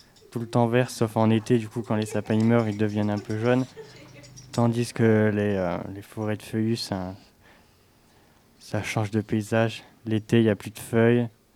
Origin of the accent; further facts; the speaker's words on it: Avignon, Provence-Alpes-Côte d'Azur, France; je viens de d'à côté de Marseille, Avignon, je sais pas si vous connaissez.